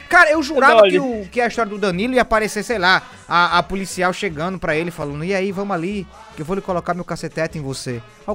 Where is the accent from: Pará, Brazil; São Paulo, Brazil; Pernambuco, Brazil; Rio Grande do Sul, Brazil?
São Paulo, Brazil; eu sou de São Paulo, fui passar o carnaval em Minas Gerais, em uma cidade que se chama Campina Verde.